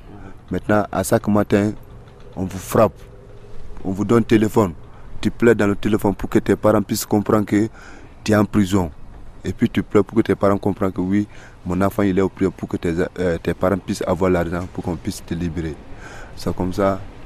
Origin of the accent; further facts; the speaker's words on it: Guinea; born there; Je suis né de la Guinée. D'accord. La Guinée-Conakry.